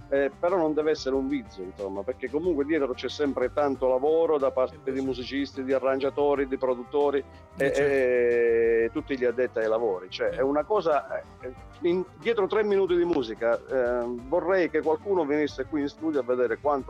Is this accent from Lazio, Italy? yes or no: no; Basilicata, Italy; Io sono lucano, originario lucano, della provincia di Potenza.